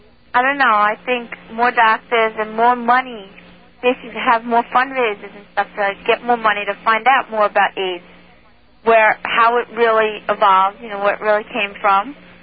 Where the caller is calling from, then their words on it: Sound Beach, New York, United States; Sound Beach.